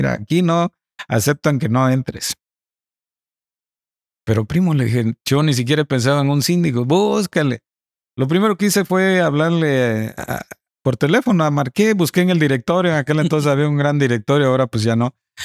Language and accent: Spanish; Cintalapa, Chiapas, Mexico; yo soy aquí totalmente cintalapaneco, desde mis abuelos y mis padres, obviamente, ¿no? Yo soy del barrio de Santo Domingo, orgullosamente nuestro querido barrio.